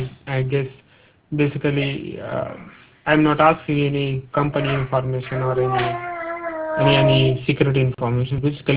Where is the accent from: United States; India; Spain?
India; Yes, I'm from basically I'm from India.